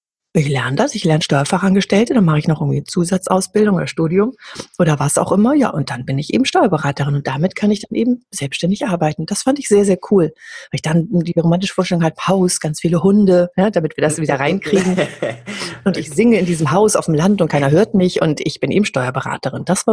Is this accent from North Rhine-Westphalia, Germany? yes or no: no; Hamburg, Germany; Ich komme ja aus Hamburg.